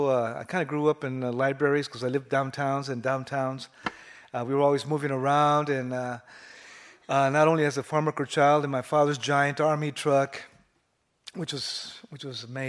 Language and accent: English; Ramona, California, United States; I guess I was around seven years old, and we came down the mountain from Ramona Mountain, east of San Diego, a city on top of a mountain, Indian reservation.